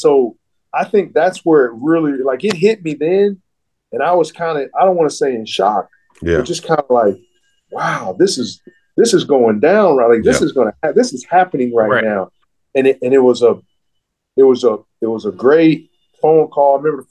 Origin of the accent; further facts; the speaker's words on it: St. Louis, Missouri, United States; And I grew up in St. Louis, so Missouri was always the school.